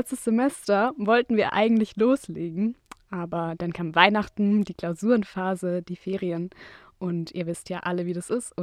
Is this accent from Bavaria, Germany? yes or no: no; Spaichingen, Baden-Württemberg, Germany; komme ursprünglich aus Speiching, das ist so ein kleiner Ort bei Tuttlingen oder Rottweil, falls euch das was sagt.